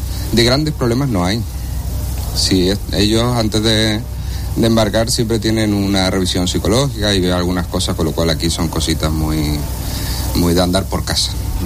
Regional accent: Canary Islands, Spain; born there; Yo en Tenerife, gracias a Dios.

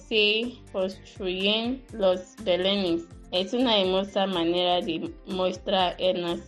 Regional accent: Nigeria; Spanish is a second language; moved away as an adult; now in Burgos, Spain; Yo vine a Burgos desde Nigeria en busca de mejores oportunidades laborales para ayudar a mi familia que vive en Nigeria

